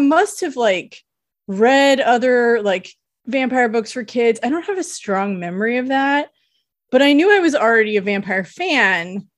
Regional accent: California, United States; born there; My family is from the Bay Area. I was born in the Bay Area.

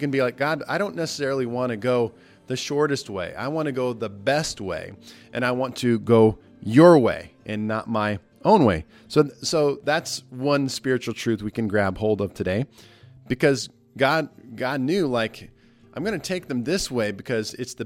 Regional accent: Nebraska, United States; I grew up in Nebraska. I don't remember roundabouts growing up.

